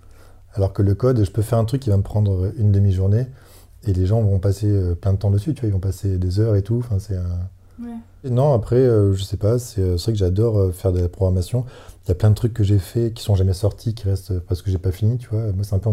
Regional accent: Dunkirk, Hauts-de-France, France; parce que je suis de Dunkerque à la base

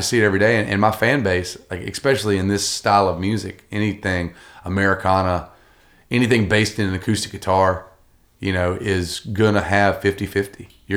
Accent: the South, United States; to a lot of stuff that we as Southerners thought was dead, or at least pretended was dead. And so, like, being a Southerner now, it's like everywhere I go, people automatically assume

